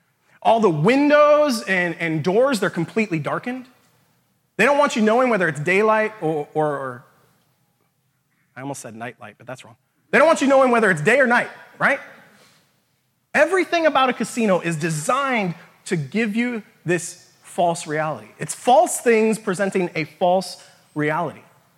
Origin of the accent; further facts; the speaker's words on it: Las Vegas, Nevada, United States; I'm from Las Vegas, okay?